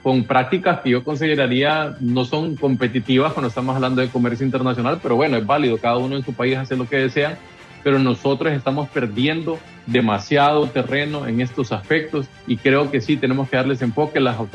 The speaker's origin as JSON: {"language": "Spanish", "country": "Honduras", "said": "nosotros como hondureños estamos consumiendo bastantes combustibles"}